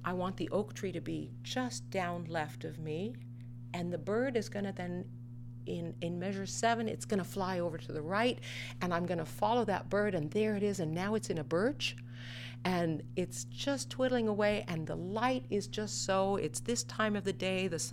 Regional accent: Fairbanks, Alaska, United States; I was one of the luckiest people in the world to be born and raised in Fairbanks, Alaska.

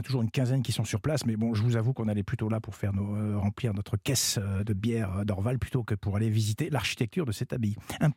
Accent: Grand Est, France; quand j'étais jeune, j'habitais en Lorraine, tout le monde le sait. La Lorraine est frontalière de la Belgique

